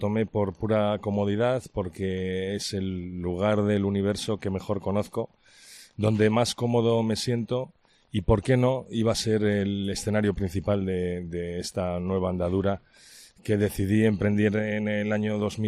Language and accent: Spanish; Valladolid, Castile and León, Spain; los que tenemos el privilegio de contar con un altavoz y somos de Valladolid, tenemos esta obligación, entre comillas, de hacer alarde de nuestra tierra